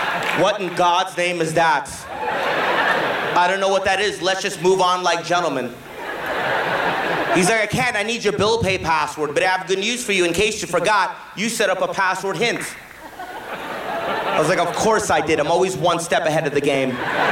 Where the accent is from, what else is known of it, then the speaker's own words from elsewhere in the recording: India; I'm Indian. All my friends are white.